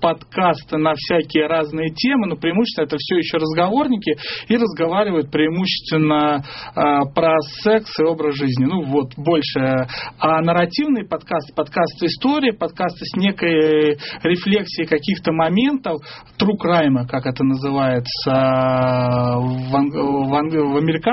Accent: Kursk, Kursk Oblast, Russia; Я родом из Курска

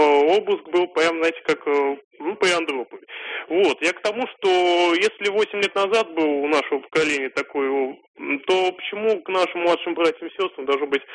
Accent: Samara, Samara Oblast, Russia; Здравствуйте, я из Самары

